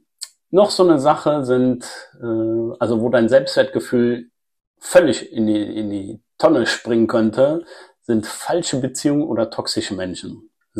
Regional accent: Rhineland, Germany; Ich bin Rheinländer und Rheinländer hassen es, wenn man da irgendwie Blumen vorstellt.

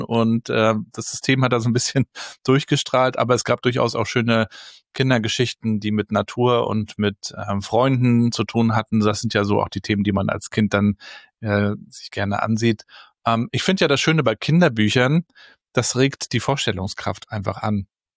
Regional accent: East Germany, Germany; Ich bin ja noch in der DDR groß geworden.

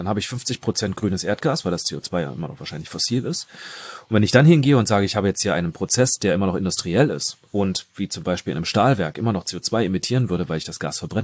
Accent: Norderstedt, Schleswig-Holstein, Germany; ich komme aus Norderstedt oder habe dort mein Wahlkreis.

